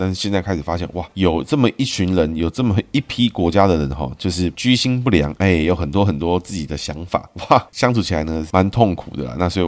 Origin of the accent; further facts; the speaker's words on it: Taiwan; 那我们就更有可能在这之中找到我们台湾人自己想要前进的未来。